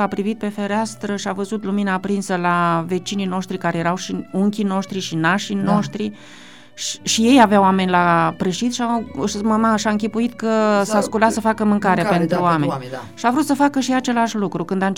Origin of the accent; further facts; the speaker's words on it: Bărăgan, Romania; Fiindcă în copilărie o auzeam, în Bărăgan fiind, bunica mea, femeie analfabetă, dar destul de isteață